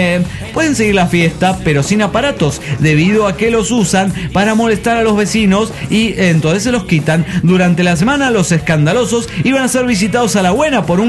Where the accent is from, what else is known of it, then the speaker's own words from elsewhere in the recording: Granollers, Catalonia, Spain; now in Vigas, Spain; yo ya no vivo en mi ciudad natal, que es Granollers. Y usted me identifica con Granollers … Pero no, soy de Vigas ahora. Ahora desde hace algo más de un año vivo en un pueblo cercano llamado Vigas, o Vigues en catalán.